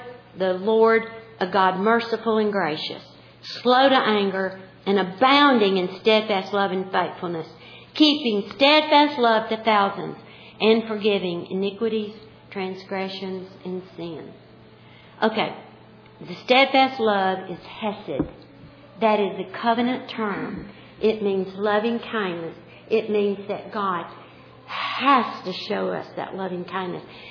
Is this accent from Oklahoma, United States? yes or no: no; Tennessee, United States; Now, I sound like I'm from Mississippi. I'm really from Tennessee.